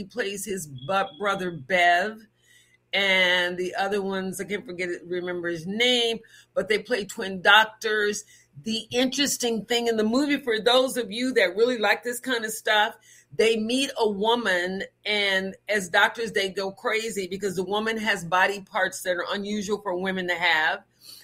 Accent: Waco, Texas, United States; Because when I came out from Waco, Texas, I would talk about I did it. I was saying, oh, yeah, and, you know, my mom and them.

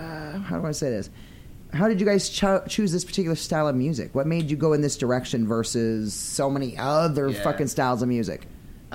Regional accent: Maine, United States; I'm from Maine. I know what's up.

